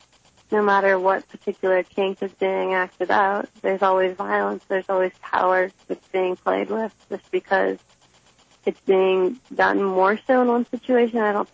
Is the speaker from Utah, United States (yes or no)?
yes; Provo, Utah, United States; Yeah, I grew up in Provo, Utah, which is literally the most conservative town in America.